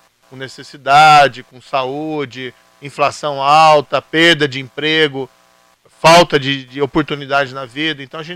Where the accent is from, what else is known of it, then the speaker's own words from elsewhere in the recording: Maringá, Paraná, Brazil; also born or lived in Cascavel; now in Curitiba, Brazil; E aqui foi onde eu nasci, eu sou de Maringá, cresci em Maringá, meus pais são de Ponta Grossa, vivi no oeste do Paraná, em Cascavel, e aqui em Curitiba, que eu resido até hoje